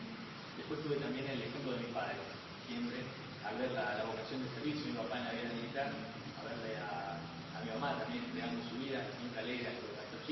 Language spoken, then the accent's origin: Spanish; southern Argentina, Argentina; also born or lived in Monte Caseros; now in Misiones, Argentina; en realidad soy nacido en Monte Caseros, Corrientes. Mi papá es militar, y entonces eso explica un poco de mi infancia. Me crié por acá, otro por otra parte, por otro lado, digamos, en el sur de Argentina. Y bueno, y hace muchos años estamos en Misiones.